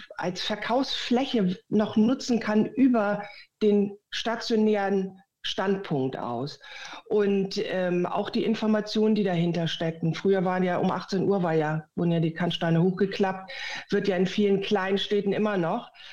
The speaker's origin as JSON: {"language": "German", "region": "Hamburg", "country": "Germany", "said": "Ich komme ja aus Hamburg."}